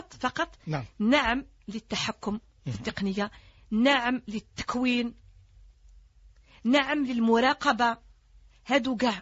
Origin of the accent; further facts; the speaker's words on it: Algeria; الغاز الصخري كمورد هو أيضا ليس هو أيضا تحدي بالنسبة لنا كجزائريين.